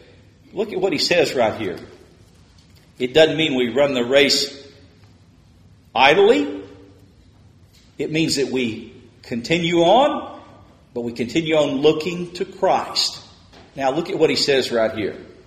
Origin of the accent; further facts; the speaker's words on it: Texas, United States; When I grew up in West Texas, I ran a little bit.